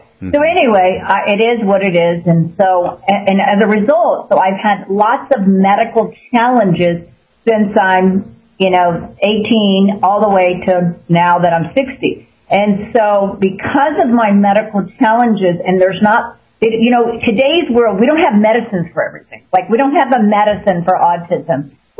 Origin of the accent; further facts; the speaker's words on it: Texas, United States; I grew up in Texas.